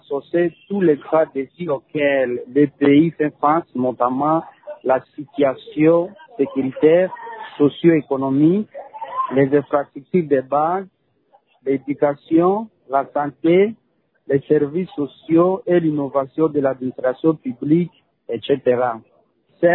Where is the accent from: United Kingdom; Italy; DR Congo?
DR Congo; en tant que Congolais patriotes dignes